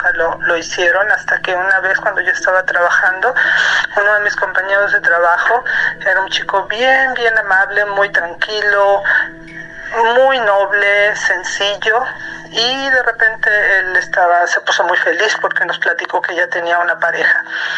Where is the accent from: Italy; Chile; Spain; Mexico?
Mexico; Puebla; now in Germany; Yo soy originaria de Puebla, pero ahorita estoy viviendo en Alemania. Desde ahí los estoy escuchando.